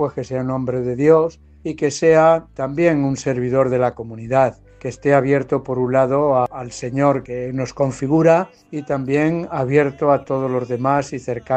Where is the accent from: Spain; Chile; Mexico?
Spain; Torrenueva, Castilla-La Mancha; born there; Nací el año 1952 en Torrenueva